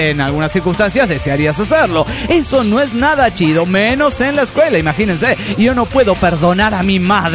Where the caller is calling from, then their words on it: Coacalco, State of Mexico, Mexico; de Coacalco, Estado de México, México.